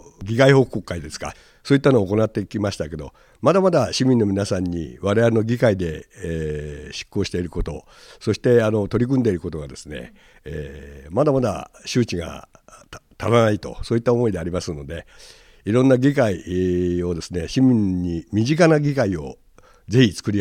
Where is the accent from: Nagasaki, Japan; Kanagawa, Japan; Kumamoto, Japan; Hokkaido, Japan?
Kanagawa, Japan; Oba; 塚本副議長も私も湘南大場の出身でございまして、